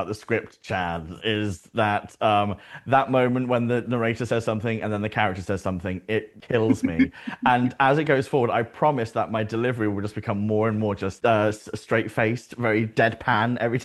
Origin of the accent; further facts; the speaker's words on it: United Kingdom; that's because we're British